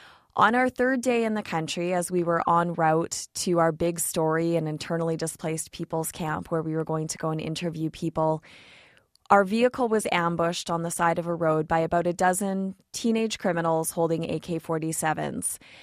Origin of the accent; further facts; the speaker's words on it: Canada; Of course, both Nigel and I came from Canada and Australia, countries whose governments don't pay ransom.